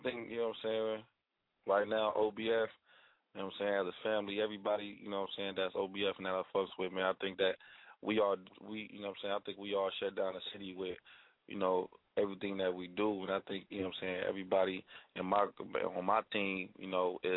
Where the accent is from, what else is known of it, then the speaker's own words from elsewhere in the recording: Minnesota, United States; Yeah, born and raised in Minnesota.